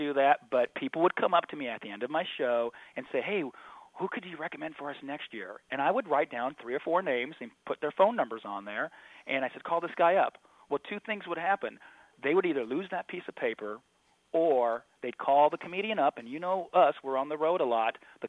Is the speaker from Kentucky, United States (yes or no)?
no; Davenport, Nebraska, United States; I will go back to where I grew up in Davenport, Nebraska, in Thayer County.